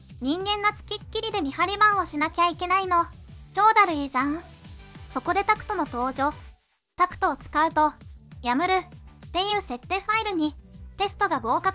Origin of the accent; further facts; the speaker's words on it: Saitama, Japan; アーシの地元埼玉には何にもないけど、